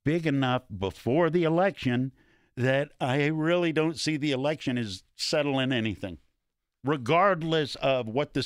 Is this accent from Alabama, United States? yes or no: yes; Alabama, United States; And I've talked about where I grew up and how I grew up in Alabama and the University of Alabama football.